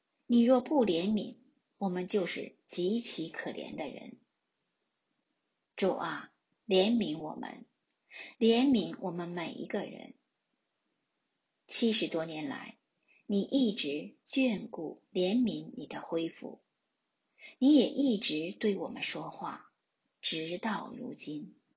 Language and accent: Chinese; Yantai, Shandong, China; 请你想想看，他的家乡在福州，我的家乡在山东烟台。